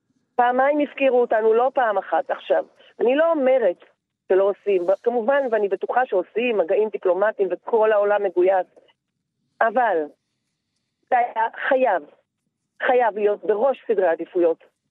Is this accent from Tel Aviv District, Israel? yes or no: no; Nir Oz, Southern District, Israel; תראה, אני מקיבוץ נירוז.